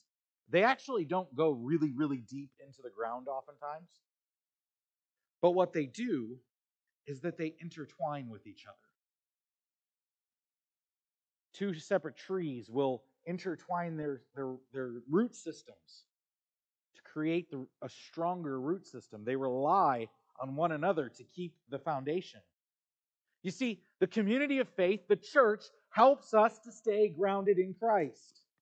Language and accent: English; Chicago, Illinois, United States; When I grew up in Chicago, that didn't happen because the root systems were much deeper.